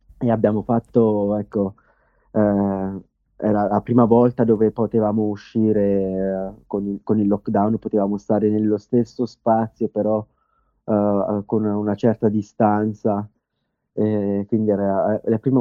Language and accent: Italian; Umbria, Italy; also born or lived in Naples; now in Montreal, Canada; Io sono nato a Napoli e cresciuto in Umbria, vicino al lago Trasimeno